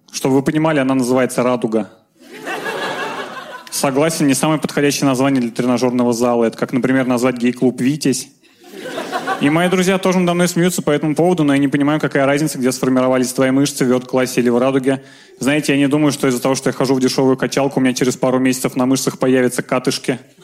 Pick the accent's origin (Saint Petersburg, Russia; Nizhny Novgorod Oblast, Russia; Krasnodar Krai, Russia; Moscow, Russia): Nizhny Novgorod Oblast, Russia; Nizhny Novgorod; Мне 20 лет, я из Нижнего Новгорода.